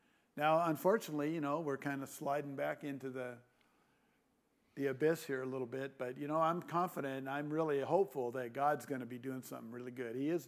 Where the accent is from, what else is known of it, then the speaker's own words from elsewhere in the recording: California, United States; when I was growing up in California